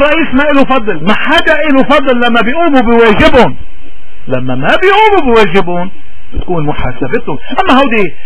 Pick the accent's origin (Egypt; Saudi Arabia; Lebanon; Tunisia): Lebanon; نحن اليوم المطلوب منا، نحن من لبنان، نحن من هالبلد المقدس